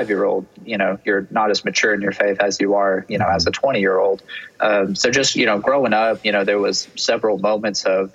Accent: Valdosta, Georgia, United States; And we grew up in Valdosta, Georgia, you know, a medium-sized town in South Georgia.

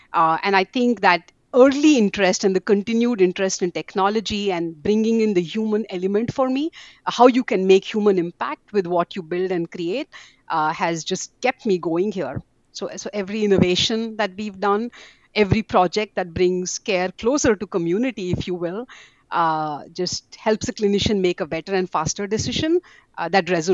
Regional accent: India; now in Boston, United States; So I was born and brought up in India. I live in Boston right now. I was born in a very typical middle-class Indian family.

